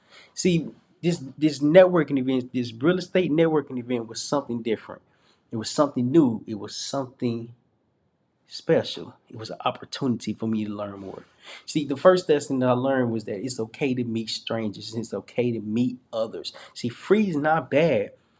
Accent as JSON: {"language": "English", "town": "Little Rock", "region": "Arkansas", "country": "United States", "said": "It was different from what I'm used to. I'm from Little Rock, Arkansas, where it was different."}